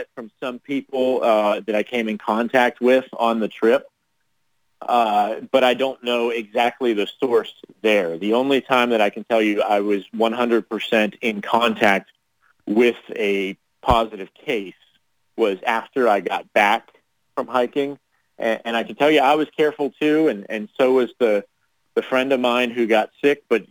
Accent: Jacksonville, Florida, United States; I'm 32 years old, born and raised in Jacksonville.

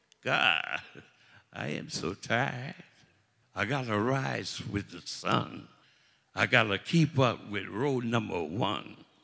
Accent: Vashon, Louisiana, United States; because I'm from Vashon, Louisiana, and I come from peace work on plantations.

